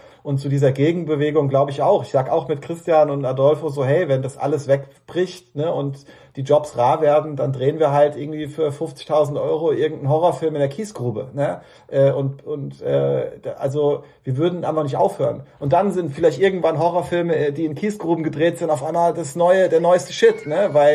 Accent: Bad Soden am Taunus, Hesse, Germany; Ich bin gebürtiger Hesse, ja. Ich bin geboren, bin ich sogar in Bad Soden am Taunus bin ich sogar geboren.

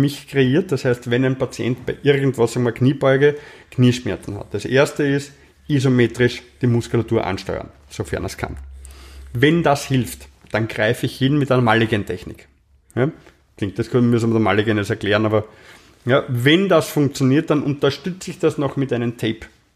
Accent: Vienna, Austria; weil die schwierigen Dinge merken wir als Wiener ja nicht.

